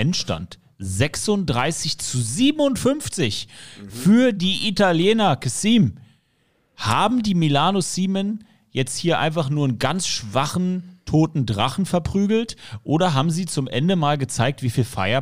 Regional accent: Berlin, Germany; Weil ich irgendwie bei Berlin das Herz zu sehr am rechten Fleck hatte als Berliner.

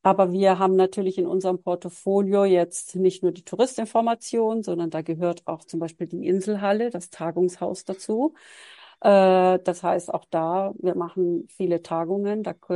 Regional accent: Konstanz, Baden-Württemberg, Germany; born there; Geboren bin ich tatsächlich in Konstanz am Bodensee und meine Familie lebt schon sehr, sehr lange hier am Bodensee, zumindest von Mutterseite her. Mein Vater kommt aber aus Kolumbien und ich bin also auch dort aufgewachsen und zur Schule gegangen

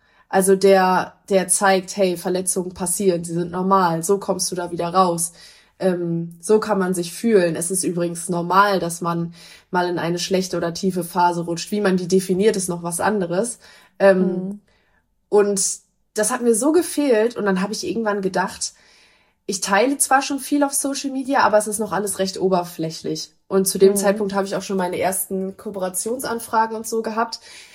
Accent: Lingen, Lower Saxony, Germany; born there; Also ich bin tatsächlich in Lingen geboren. Meine Mama kommt aus Lingen und mein Papa kommt aus Meppen.

